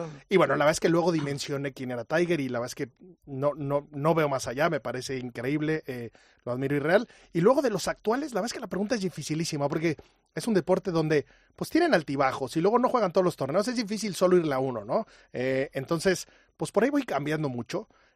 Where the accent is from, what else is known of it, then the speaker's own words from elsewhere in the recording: Mexico; Yo, mexicano, que nací en México y mis padres también